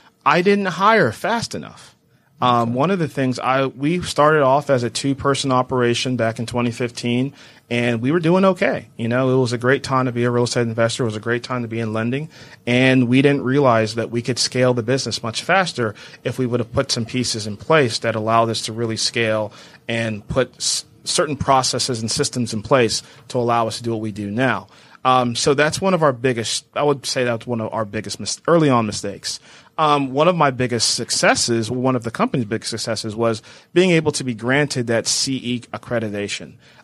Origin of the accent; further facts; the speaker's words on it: Houston, Texas, United States; I'm originally from Houston